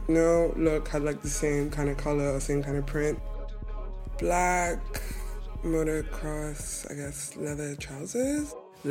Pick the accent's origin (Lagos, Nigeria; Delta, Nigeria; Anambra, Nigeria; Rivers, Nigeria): Lagos, Nigeria; my Nigerian childhood, because I grew up in Lagos